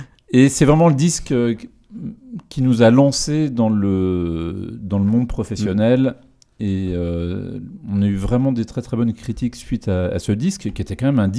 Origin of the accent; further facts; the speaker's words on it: Pays de la Loire, France; born there; Je suis né en Loire-Atlantique, j'habite toujours en Loire-Atlantique.